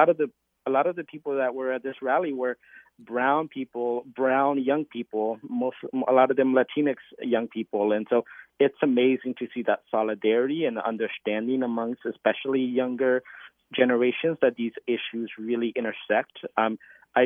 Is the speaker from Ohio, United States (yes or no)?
no; Siler City, North Carolina, United States; because I have family in Siler City, and I grew up in Siler City, and I know a lot of people there.